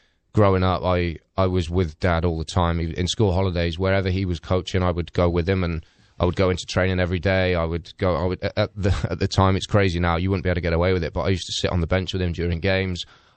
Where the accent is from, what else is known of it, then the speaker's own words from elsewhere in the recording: England, United Kingdom; now in St. Louis, United States; Converted American now.